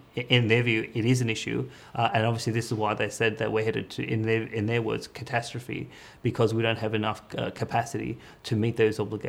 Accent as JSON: {"language": "English", "country": "Australia", "said": "I live here, I'm an Australian"}